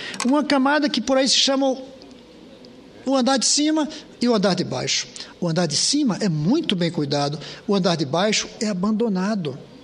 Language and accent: Portuguese; Northeast Region, Brazil; nós somos nordestinos e talvez vivenciemos isso mais que os outros.